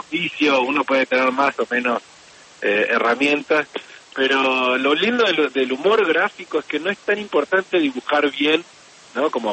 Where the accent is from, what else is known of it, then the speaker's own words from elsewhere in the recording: Argentina; Yo creo que como argentino les prometo algo